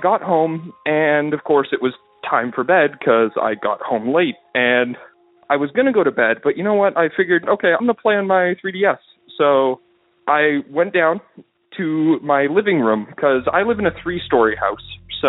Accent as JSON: {"language": "English", "country": "Canada", "said": "I'm from Canada"}